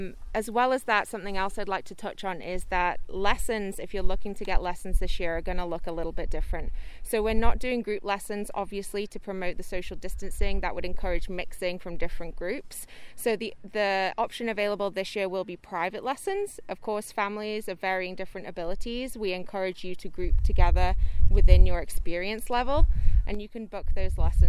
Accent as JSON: {"language": "English", "region": "England", "country": "United Kingdom", "tie": "born or raised there", "said": "growing up in England"}